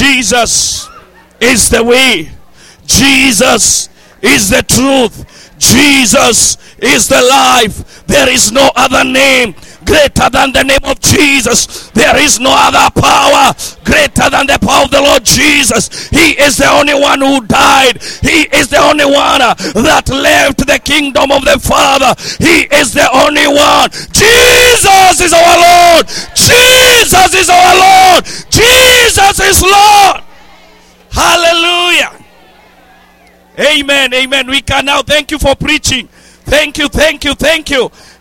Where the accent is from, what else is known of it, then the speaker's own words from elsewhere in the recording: Nairobi, Kenya; I am from Nairobi, an area called Wangige. That is where I preach the gospel.